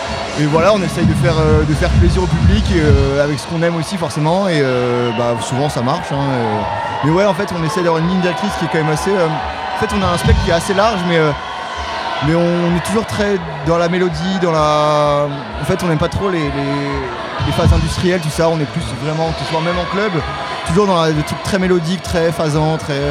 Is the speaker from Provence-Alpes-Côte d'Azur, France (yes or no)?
no; Saint-Malo, Brittany, France; comme on vient de Saint-Malo, on veut rester là-bas et on adore la scène de l'Ouest, la scène bretonne